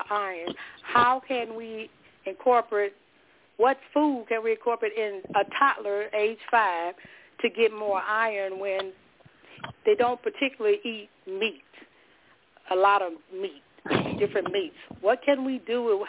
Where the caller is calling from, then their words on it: Warren, Michigan, United States; I'm calling from Warren, Michigan.